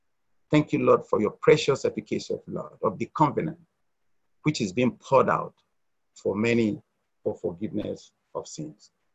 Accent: Nigeria; when I was growing up, I grew up as an Anglican because I was raised up in Nigeria and my parents were Anglican.

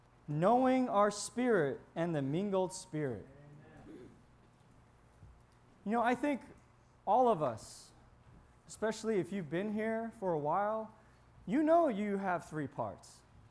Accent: Taiwan; I was born in Taiwan, and I spent a lot of my early childhood years with my grandparents.

